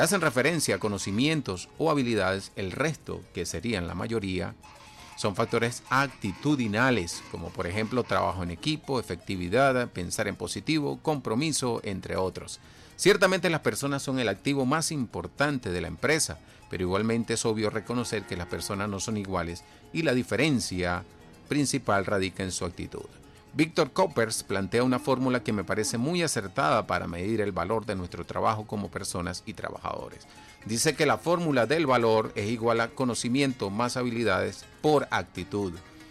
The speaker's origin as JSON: {"language": "Spanish", "town": "Sabana Grande", "country": "Puerto Rico", "tie": "born or raised there", "said": "despedimos con este tema de mi pueblo natal, Sabana Grande"}